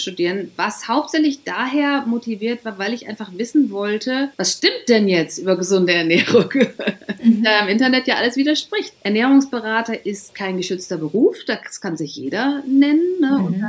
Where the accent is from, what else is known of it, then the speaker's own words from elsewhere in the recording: Glandorf, Lower Saxony, Germany; moved away as an adult; 1997, war ich 21 und bin aus meinem Heimatdorf Glandorf, was zwischen Münster und Osnabrück liegt, weggezogen in die große, weite Welt